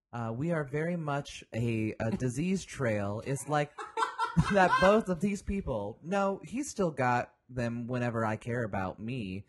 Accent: Indiana, United States; I'm just curious because you know, I'm from Indiana.

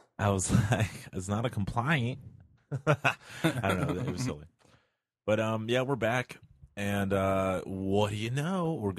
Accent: Miami, Florida, United States; Miami is still my hometown.

